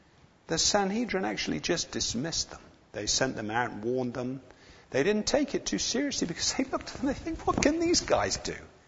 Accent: Texas, United States; accent: Texas; He said, didn't think my Texas accent was coming on very well.

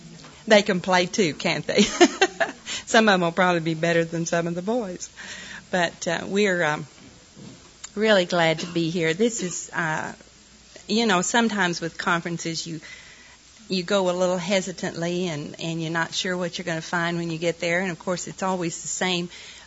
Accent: Wichita Falls, Texas, United States; We're from Wichita Falls, Texas.

